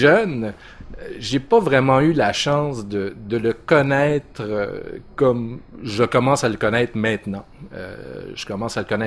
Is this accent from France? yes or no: no; Montreal, Quebec, Canada; born there; Je suis né ici à Montréal, je me considère québécois, canadien, grec, un petit peu des trois, un mélange des trois.